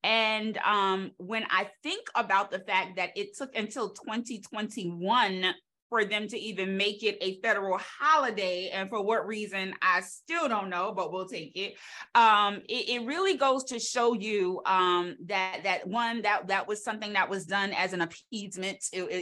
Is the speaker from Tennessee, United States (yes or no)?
no; New York, United States; And I'm like, yeah, no, I'm from New York. We celebrate the 4th of July.